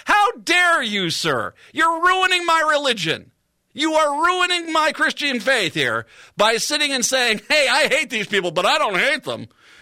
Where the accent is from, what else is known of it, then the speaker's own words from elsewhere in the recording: Scotland, United Kingdom; And by the way, just a clarification, I'm Scottish. Yeah … are Scottish. O'Neills would be Irish, but no.